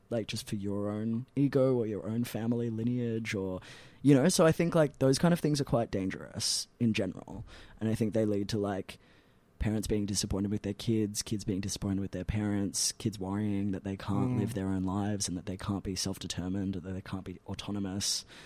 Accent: Melbourne, Victoria, Australia; Caulfield in the Bagel Belt.

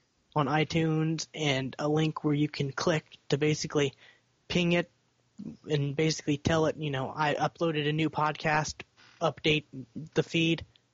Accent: the South, United States; We're from the South, no.

